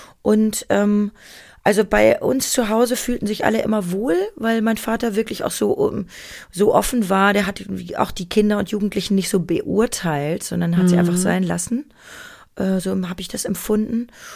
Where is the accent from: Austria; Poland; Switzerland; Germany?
Germany; Münster, North Rhine-Westphalia; born there; Das war in Münster. Mhm. Also ich bin ja auch in Münster geboren und da haben sich meine Eltern noch kennengelernt.